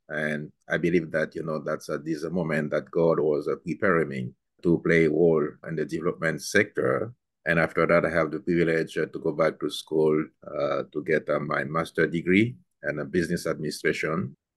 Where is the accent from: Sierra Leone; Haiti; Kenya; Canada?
Haiti; and I am from Haiti. That's where I was born. I was raised in Haiti